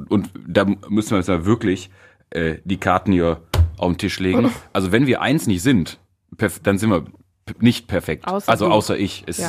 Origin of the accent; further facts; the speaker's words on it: Mülheim an der Ruhr, North Rhine-Westphalia, Germany; born there; Also ich meine, guck mal, ich bin gebürtiger Mülheimer.